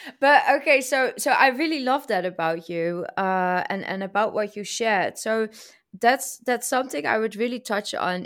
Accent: Netherlands; I'm from the Netherlands. And then they're shocked because I don't sound Dutch.

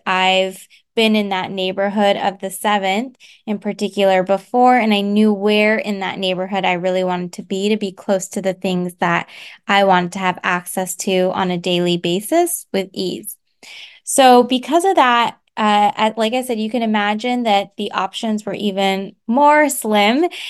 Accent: United States; also born or lived in Paris, France; my home country of the US.

